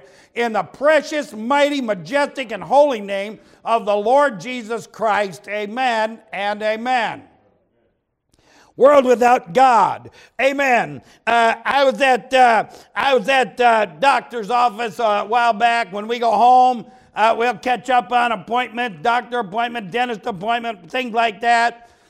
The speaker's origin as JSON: {"language": "English", "region": "Ohio", "country": "United States", "said": "I'm from Ohio, okay? We don't have a coastline except up in Lake Erie"}